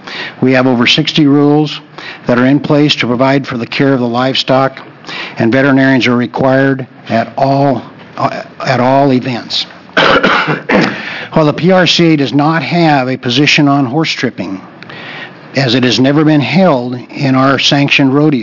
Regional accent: Pendleton, Oregon, United States; I'm a practicing equine veterinarian, have been for 37 years. I'm from Pendleton, Oregon.

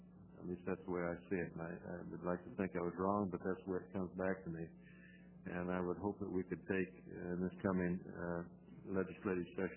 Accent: United States; I'm not trying to beat up on my hometown county, believe me

